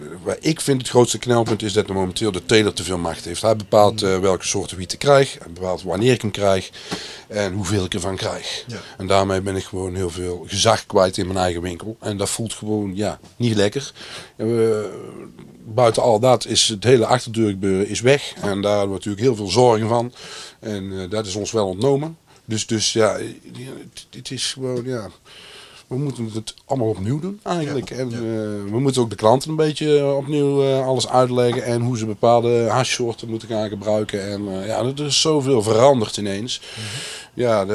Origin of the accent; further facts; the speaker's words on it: Tilburg, North Brabant, Netherlands; Ja, geboren en getogen in Tilburg en een echte Brabander.